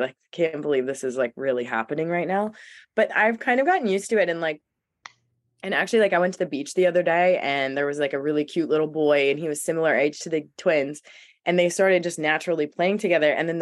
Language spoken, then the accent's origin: English; United States; accent: American; because I'm an American accent